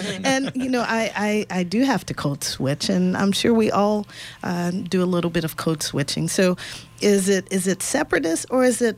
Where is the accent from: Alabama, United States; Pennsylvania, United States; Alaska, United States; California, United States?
California, United States; Los Angeles; Now, Roger, I'm from Los Angeles. Went to a very diverse high school.